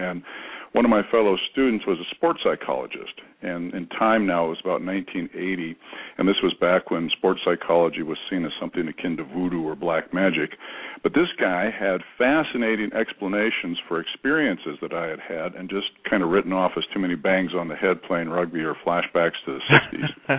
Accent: Washington, United States; Well, I grew up in Eastern Washington.

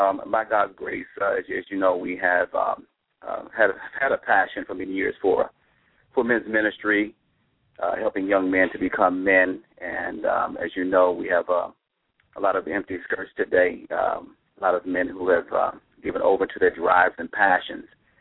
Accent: Detroit, Michigan, United States; I'm a warm weather child, so I love warm weather. I'm from Detroit, Michigan.

